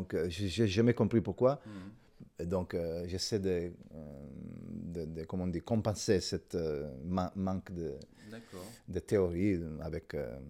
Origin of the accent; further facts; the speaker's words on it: Sicily, Italy; Moi aussi, parce que je viens de Sicile, donc j'ai des collaborations là-bas.